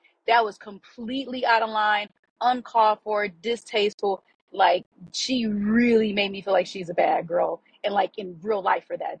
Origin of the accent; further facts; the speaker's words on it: Inkster, Michigan, United States; I'm from Inktown, from Inkster.